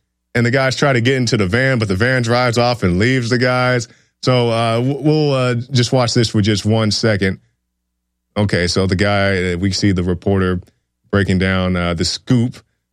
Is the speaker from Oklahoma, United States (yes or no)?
yes; Oklahoma, United States; back when I was in Oklahoma, from my home state of Oklahoma.